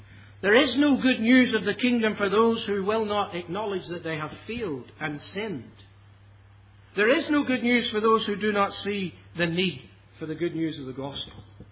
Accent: Australia; You and I have the honour of being Australian citizens, even though you don't have an accent like mine. I'm still proud to be an Australian citizen.

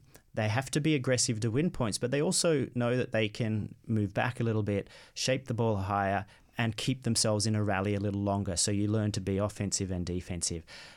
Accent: Australia; So I was brought up in Australia.

